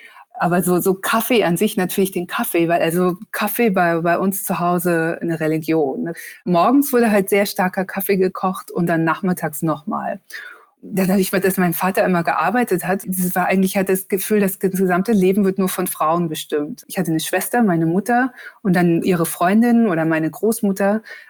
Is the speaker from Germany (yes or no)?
yes; Hesse, Germany; ich bin auf dem Dorf aufgewachsen in Nordhessen in der Nähe von Kassel